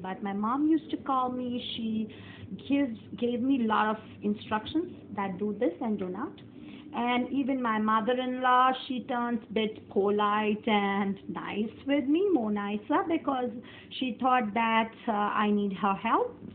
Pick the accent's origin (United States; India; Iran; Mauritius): India; Lucknow, Uttar Pradesh; born there; English is a second language; I born in my favorite country, India, and I love my childhood. I born in Lucknow. And Lucknow is the capital of Uttar Pradesh.